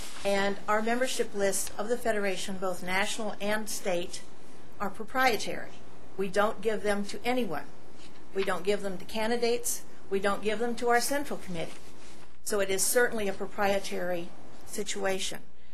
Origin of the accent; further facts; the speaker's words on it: Grand Junction, Colorado, United States; Mr. Secretary, Mr. … … from Grand Junction, Colorado.